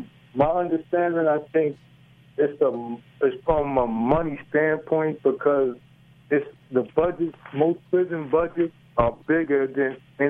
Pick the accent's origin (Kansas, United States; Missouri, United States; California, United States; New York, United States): New York, United States; New York City; I'm from New York City. I'm in New York City as currently, and I did 9.5 years down in Virginia, and I made parole